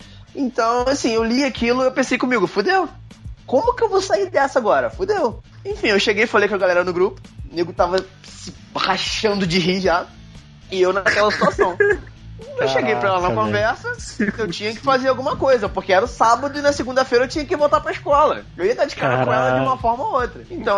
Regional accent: São Luís, Maranhão, Brazil; born there; São Luís, pra quem não sabe, foi onde eu nasci. Eu tô voltando pra São Luís que eu vou morar lá agora.

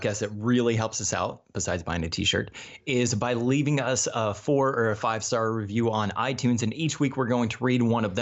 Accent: Tucson, Arizona, United States; I really appreciated you having somebody from Tucson on. So I'm from Tucson. I miss Tucson. I always think about the U of A and Fourth Avenue and breakfast burritos.

